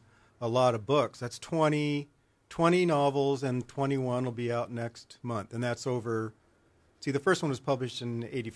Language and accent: English; Tustin, California, United States; You know, I was I grew up in Tustin, California, just inland, just a few miles.